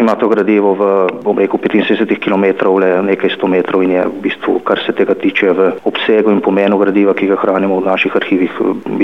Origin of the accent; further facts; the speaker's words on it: Inner Carniola–Karst, Slovenia; born there; najstarejša omemba mojega rojstnega kraja, pa tudi seveda ostalih vasi na Menišiji